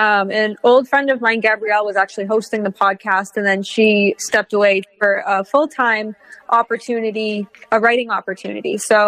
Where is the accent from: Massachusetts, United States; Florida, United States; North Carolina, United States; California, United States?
Massachusetts, United States; I grew up in Massachusetts. I grew up a Red Sox fan.